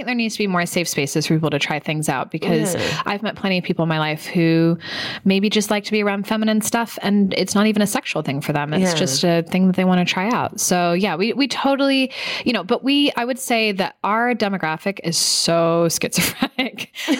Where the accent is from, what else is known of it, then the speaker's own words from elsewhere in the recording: San Francisco, California, United States; But I'm from San Francisco. I grew up around a lot of it.